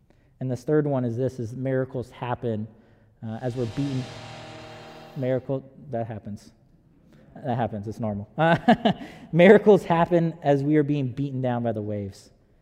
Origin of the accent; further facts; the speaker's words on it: Huntington Beach, California, United States; because I'm actually originally from Huntington Beach.